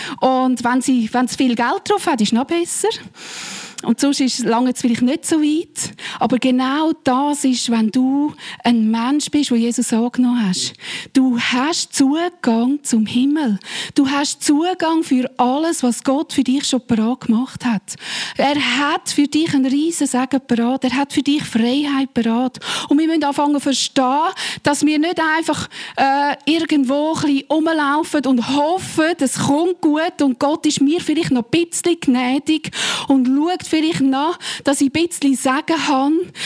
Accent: Switzerland; born there; Ich bin als Schweizerin geboren und ich habe einen Schweizer Pass.

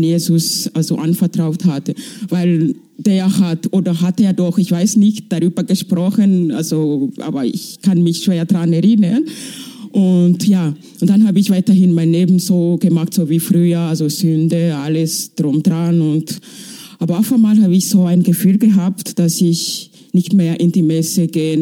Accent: Rwanda; moved away as an adult; Also ich bin aus Ruanda. Ich bin 40. Ich habe das Land seit 22 Jahren verlassen.

